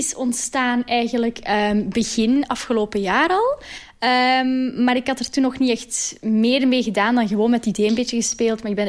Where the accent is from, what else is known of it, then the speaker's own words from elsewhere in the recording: Geraardsbergen, East Flanders, Belgium; Ik ben opgegroeid in Geraardsbergen. Ik ben 26 jaar oud.